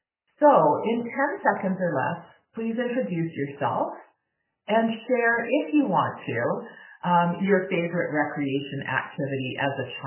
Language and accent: English; Vancouver, British Columbia, Canada; now in Yukon, Canada; I grew up in Vancouver, although I've been in the north for a lot longer than the time I spent in Vancouver. And even being in the Yukon, I still miss the ocean.